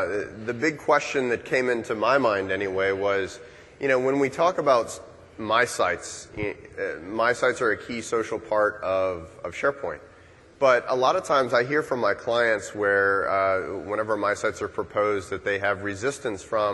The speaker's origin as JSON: {"language": "English", "town": "Orlando", "region": "Florida", "country": "United States", "said": "But I'm from Orlando, Florida in the United States, home of Walt Disney World."}